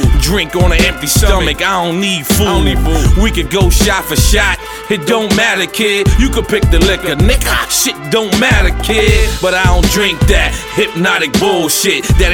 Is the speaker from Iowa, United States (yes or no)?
no; New York, United States; And I'm from New York. I was just sort of a little thrown off, you know what I mean?